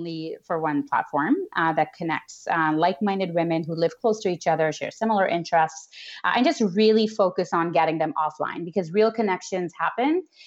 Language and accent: English; Pakistan; I was raised in Pakistan, and, I was always told what to do, what not to do, as a girl growing up.